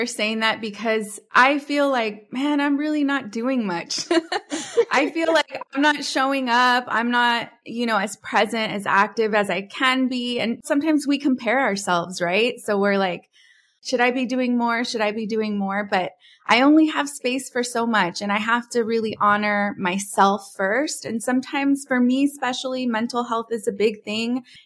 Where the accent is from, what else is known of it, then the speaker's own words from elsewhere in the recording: California, United States; I'm originally from California, moved back out there to like pursue something bigger than 30 seconds on local TV.